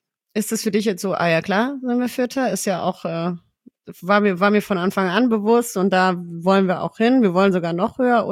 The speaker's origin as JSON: {"language": "German", "town": "Tübingen", "region": "Baden-Württemberg", "country": "Germany", "said": "ich komme aus Tübingen und habe angefangen, Fußball zu spielen beim TV deren Ding, halt bei den Jungs."}